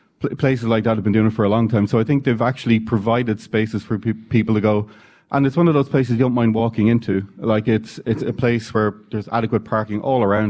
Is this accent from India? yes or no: no; Kildare, Leinster, Ireland; and I come from Kildare